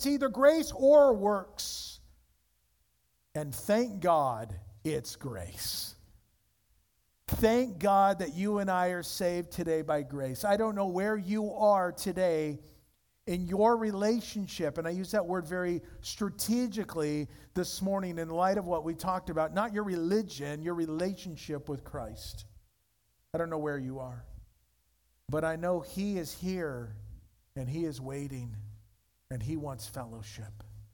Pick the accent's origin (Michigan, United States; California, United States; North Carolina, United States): California, United States; Yorba Linda; I grew up in Yorba Linda, the land of gracious living.